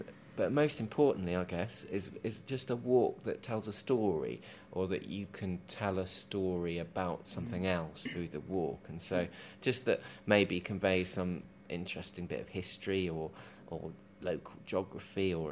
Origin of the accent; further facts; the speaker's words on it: East of England, United Kingdom; I grew up in East Anglia, and I've returned there, but I'm a sort of creature of lowland England